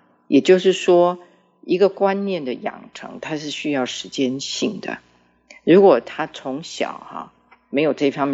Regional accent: China; 咱们是中国人

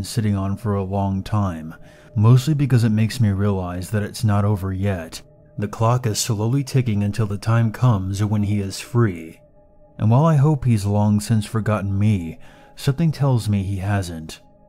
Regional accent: United Kingdom; accent: British; And with my British accent, and the fact of where I grew up, I was pretty different.

